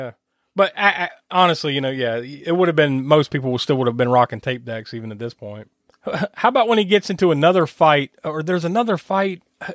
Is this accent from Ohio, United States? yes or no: no; South Carolina, United States; I grew up in South Carolina. You know, I'm from the Carolinas